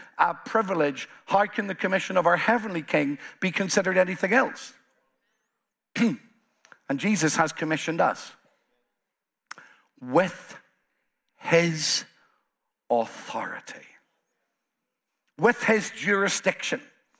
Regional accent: Northern Ireland, United Kingdom; I'm the Ulsterman.

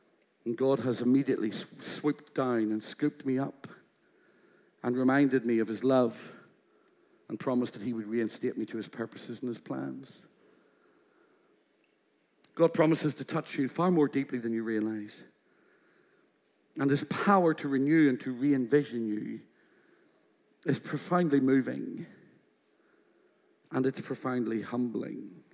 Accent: Ireland; I am from Ireland.

